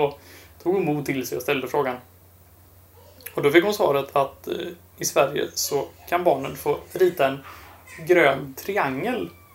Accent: Libya; när vi växte upp, skolbarnen i Libyen

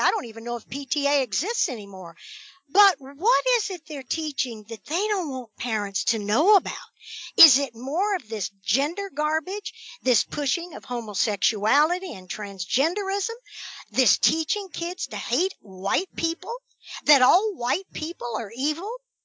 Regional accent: the South, United States; Let me tell you, I was raised in the South. I never saw things like this.

